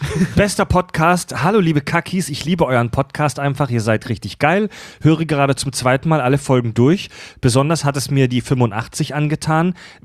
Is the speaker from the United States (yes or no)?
yes; United States; German is a second language; Ich bin ja kein Deutscher, wie man von dem Namen ausgehen kann. Nein, tatsächlich komme ich aus den Vereinigten Staaten.